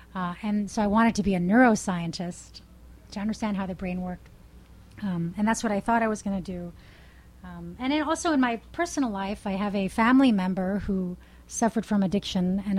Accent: Bahamas; I grew up in the Caribbean, and in the 1970s in the Bahamas, there was a big crack cocaine epidemic.

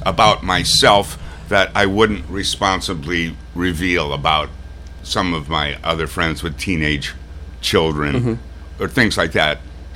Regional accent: Minnesota, United States; I grew up in Minnesota, so I like the northern temperate

